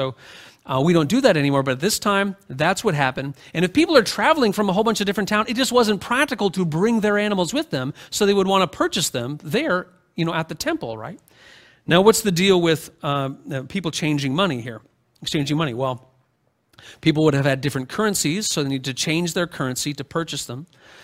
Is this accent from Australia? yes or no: no; Muskoka, Ontario, Canada; just like I grew up in Muskoka, and like a little town like Port Carling would just swell in the summer with tourists, right?